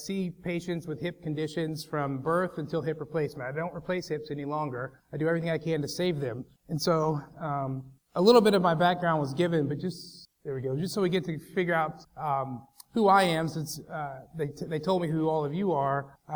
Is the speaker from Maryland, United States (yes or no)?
no; Oklahoma, United States; I try to keep it simple, mainly because I'm from Oklahoma